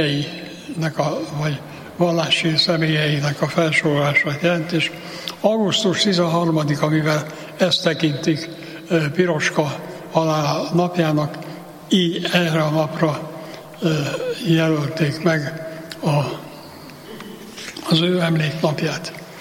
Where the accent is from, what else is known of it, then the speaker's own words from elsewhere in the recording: Pécs, Baranya, Hungary; born there; Hadd említsem meg a saját szülővárosomnak, Pécsnek a székesegyházát